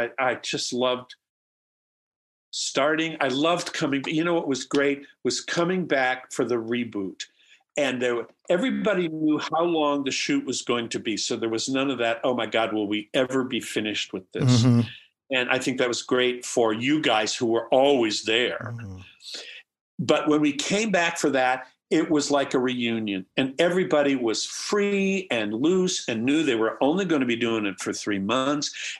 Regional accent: Midwest, United States; Yes. Oh, absolutely. I grew up in the Midwest. Yeah. I know it's coming.

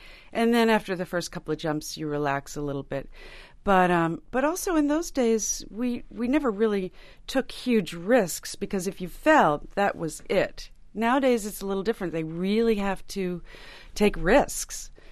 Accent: Riverside, Connecticut, United States; I grew up in Riverside, Connecticut.

